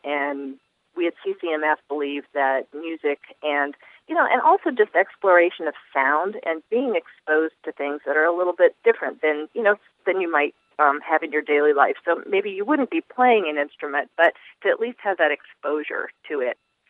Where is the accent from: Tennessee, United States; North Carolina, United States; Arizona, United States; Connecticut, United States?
North Carolina, United States; I grew up in North Carolina, and we thought, well, you know, let's see if we might take some chamber music to North Carolina.